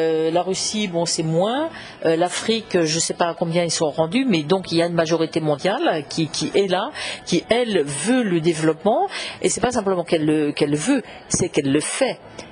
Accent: France; en tant que Français, en tant qu'Européens

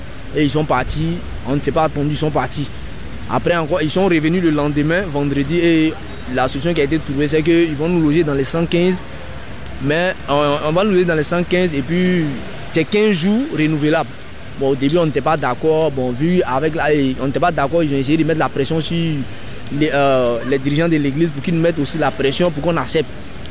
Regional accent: Côte d’Ivoire; now in Marseille, France; je suis ivoirien.

